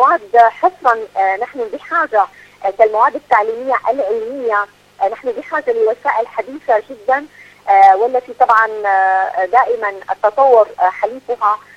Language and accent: Arabic; Syria; هناك كثير من الدول ومنها مثلا بلدي سوريا